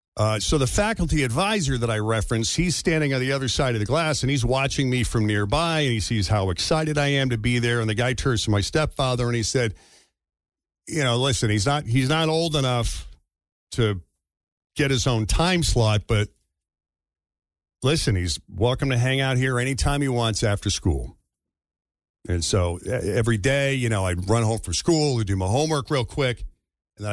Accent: Massachusetts, United States; And I was very lucky because my hometown's public high school just outside Boston had a 10-watt educational student-run radio station

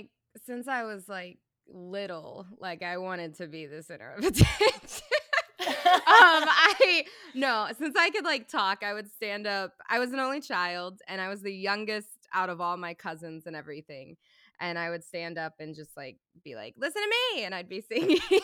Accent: Texas, United States; now in Los Angeles, United States; I was originally from Texas, so you know, when the band kind of broke up, I just thought, I'll bite the bullet and I'll move out to LA, become a solo artist.

